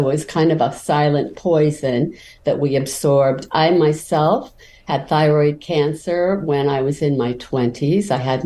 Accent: Salt Lake City, Utah, United States; The area we grew up in Salt Lake City, we counted 54 people who developed various cancers, tumors, autoimmune disorders.

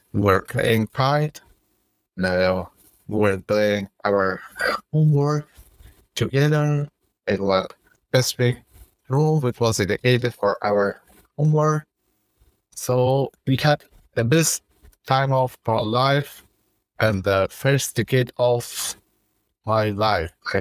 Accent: Kabul, Afghanistan; born there; English is a second language; I was born in Kabul, Afghanistan. Kabul is the capital city of Afghanistan. And I was born in Kabul, in Baghbala, in the 1980s.

